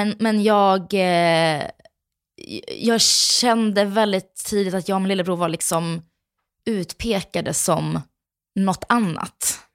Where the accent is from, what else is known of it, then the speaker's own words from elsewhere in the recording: Kronoberg County, Sweden; accent: Småland; när jag börjar prata om Växjö. Men jag har faktiskt aldrig riktigt haft en... Jag har haft lite småländska, men inte så där, ingen grov.